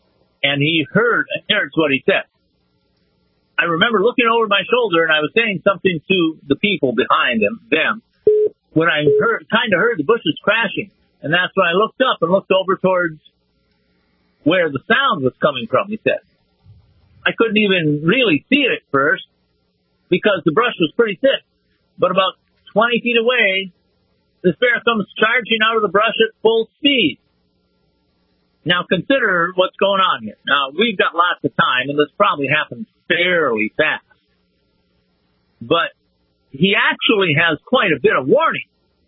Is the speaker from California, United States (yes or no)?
no; Wisconsin, United States; But when I grew up in the Midwest of northern Wisconsin, when people were out hunting, I didn't know of anyone who would hunt with an empty chamber.